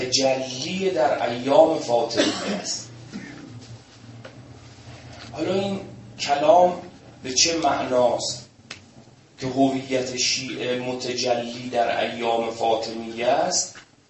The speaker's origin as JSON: {"language": "Persian", "country": "Iran", "said": "اگه ما ایرانی ها افتخار میکنیم که ما ایرانی هستیم"}